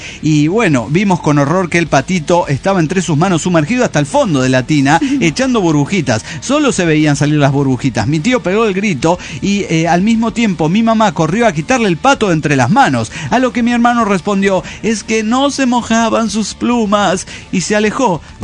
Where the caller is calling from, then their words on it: Mexico City, Mexico; de Ciudad de México.